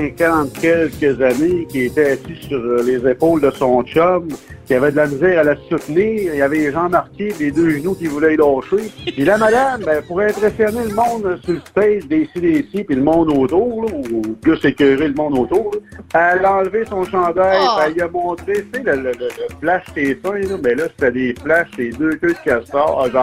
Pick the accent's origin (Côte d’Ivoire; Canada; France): Canada; Lévis, Quebec; je viens de Lévis.